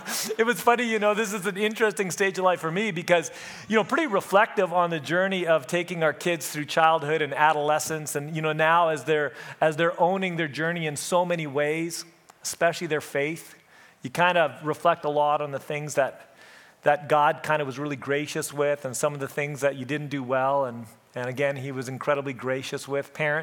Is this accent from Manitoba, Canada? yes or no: yes; Elkhorn, Manitoba, Canada; I grew up in Manitoba, actually. I grew up in Elkhorn, Manitoba, which is a little community just kind of on the west side of the province.